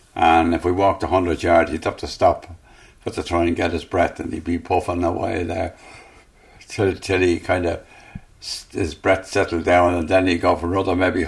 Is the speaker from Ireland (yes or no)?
yes; Dublin, Leinster, Ireland; born there; That's just near Dalymount there, you know, Phibsborough.